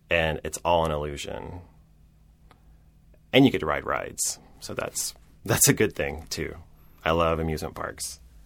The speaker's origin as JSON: {"language": "English", "region": "Georgia", "country": "United States", "tie": "born or raised there", "also_born_or_lived": "East Point", "said": "of the two Walt Hall Fellows that are originally from Georgia, and I might be wrong about that, but I was born in East Point, just south of the airport, and I was raised in Clayton County and Henry County, just right by the airport."}